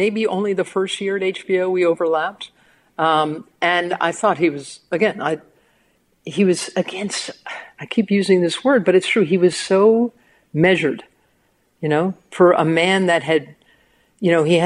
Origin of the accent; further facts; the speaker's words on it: New York, United States; I'm a New Yorker, so I got to meet Arthur.